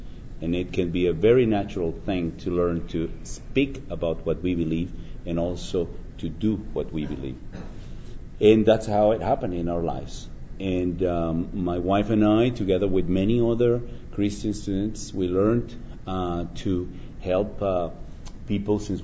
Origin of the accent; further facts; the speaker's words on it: Mexico; I come from Mexico.